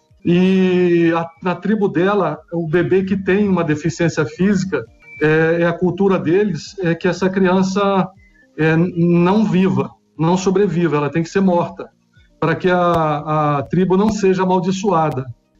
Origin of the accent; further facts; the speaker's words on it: Espírito Santo, Brazil; also born or lived in Rio de Janeiro; Eu moro no Espírito Santo, sou do Espírito Santo, né? Vim para cá para... Eu morei muitos anos no Rio